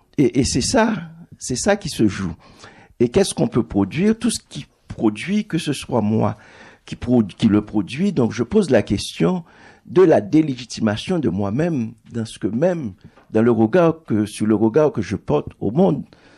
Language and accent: French; Haiti; moi, j'ai grandi en Haïti, donc, et toute la vision qui m'est venue du monde en tant qu'être constitué, c'est en Haïti.